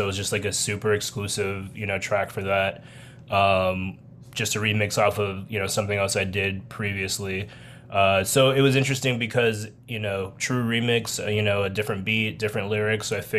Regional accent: Miami, Florida, United States; Yeah, definitely trying to cover Florida as a whole because I grew up in Miami

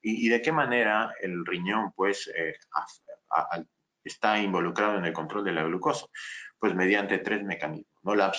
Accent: Peru; soy médico nefrólogo peruano y radicado en el Perú, trabajando en el Hospital Cayetano Heredia y en la Universidad Peruana Cayetano Heredia

